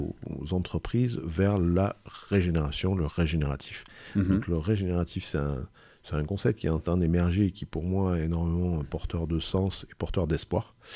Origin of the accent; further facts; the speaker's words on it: Saint-Chamas, Provence-Alpes-Côte d'Azur, France; je ne suis pas d'Aix-en-Provence, je suis né à Aix, parce que donc, je suis d'un village qui s'appelle Saint-Chamin, qui est au nord de l'étang d'Aubert.